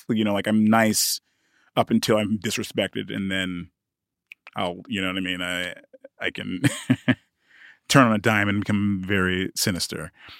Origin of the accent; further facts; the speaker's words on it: United Kingdom; when I was using my American accent, that was me trying to fit in. And so then when I was talking to her and everybody's like, wow, you know, like she was like the only one who really knew that I was British